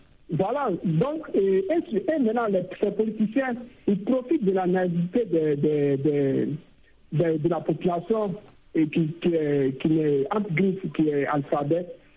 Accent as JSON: {"language": "French", "country": "Burkina Faso", "said": "ce qui s'est passé chez nous au Burkina Faso"}